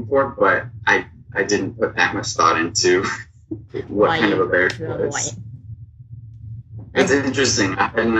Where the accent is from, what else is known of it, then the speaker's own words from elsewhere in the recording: California, United States; moved away as an adult; also born or lived in Japan; I went to a very small school in San Diego. I'm from Southern California.